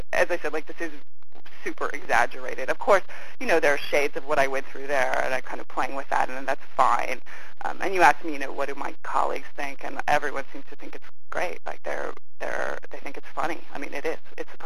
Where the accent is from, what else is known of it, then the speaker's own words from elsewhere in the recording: Vancouver, British Columbia, Canada; But growing up in Vancouver and in BC in the 70s, I met a lot of people who did have these really unusual childhoods